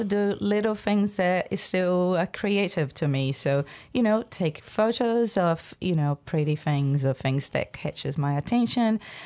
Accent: Brazil; And also the fact that I'm from Brazil, and I was just talking to a Brazilian friend, and it's been a long, long time since I've been home.

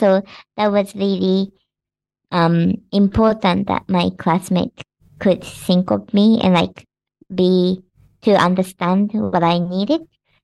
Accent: Japan; now in New Zealand; I'm originally from Japan and have lived in Aotearoa for the past 10 years.

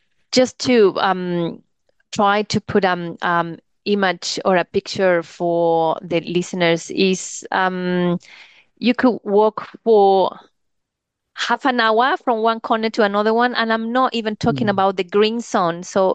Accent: New Zealand; even though I'm from New Zealand, I cannot represent New Zealand in any statement.

